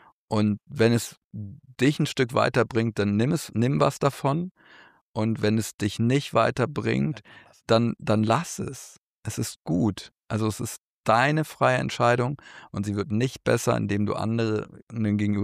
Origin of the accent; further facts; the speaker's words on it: Mönchengladbach, North Rhine-Westphalia, Germany; Mönchengladbach, meine Heimatstadt